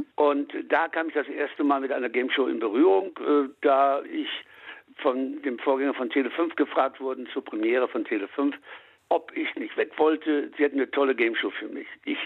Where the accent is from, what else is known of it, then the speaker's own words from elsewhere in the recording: Münster, North Rhine-Westphalia, Germany; born there; ich bin gebürtiger Münsteraner